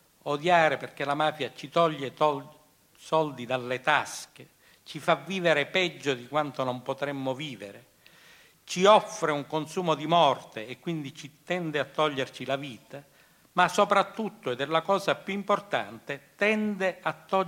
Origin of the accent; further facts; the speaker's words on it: Messina, Sicily, Italy; Se io sono di Messina, come non sembro siciliano?